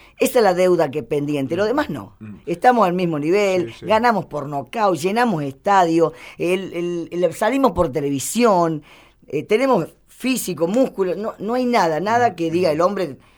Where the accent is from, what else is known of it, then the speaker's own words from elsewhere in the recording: Córdoba, Argentina; also born or lived in Jujuy / Mexico / New York; now in Santa Fe, Argentina; que yo te recuerdo que nací en Jujuy, sí. Me crié en Córdoba, estuve en México, viví en Nueva York un año